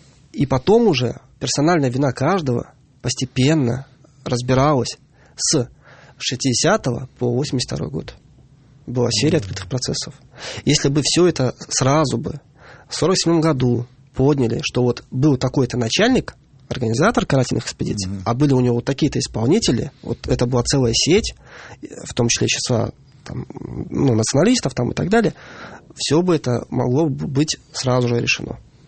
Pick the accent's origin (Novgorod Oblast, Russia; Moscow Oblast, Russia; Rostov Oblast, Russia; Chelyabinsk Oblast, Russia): Novgorod Oblast, Russia; Veliky Novgorod; на примере моего родного города Новгорода.